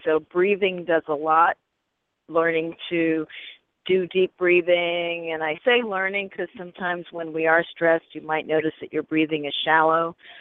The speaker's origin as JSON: {"language": "English", "region": "New York", "country": "United States", "said": "And I'm a New Yorker, so I'm walking the same walk that you are."}